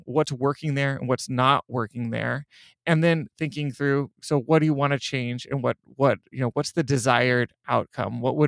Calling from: Seattle, Washington, United States; So I'm dialing in from Seattle, Washington, in the upper north left corner of the United States.

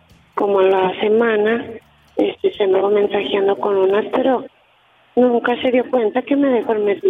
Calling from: León, Guanajuato, Mexico; De León, Guanajuato.

